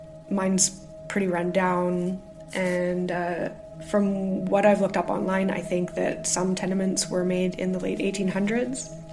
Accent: Canada; now in Glasgow, United Kingdom; I am the Canadian living in Glasgow, UK.

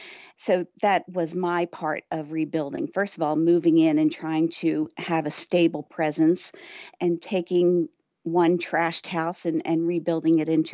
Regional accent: Oakland, New Jersey, United States; I grew up in a town called Oakland, New Jersey, which was about maybe 6 miles from Camden, and I had little contact with Camden growing up, but my mother was born and raised there.

